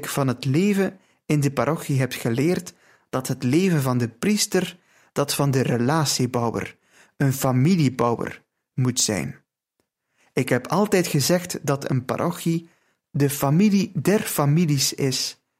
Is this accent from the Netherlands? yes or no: no; Italy; Dutch is a second language; Ja, bij ons in Italië staat de priester heel dicht bij de mensen.